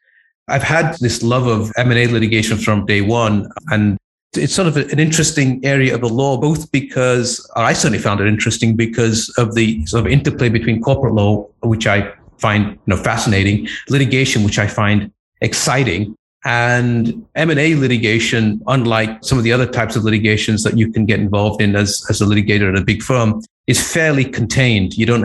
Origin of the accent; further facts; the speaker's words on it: Bradford, Yorkshire and the Humber, United Kingdom; I grew up in Northern England in a small town called Bradford, just next to another fairly small town called Leeds. So grew up in Yorkshire, which had been frankly decimated by the Thatcher years in the 80s.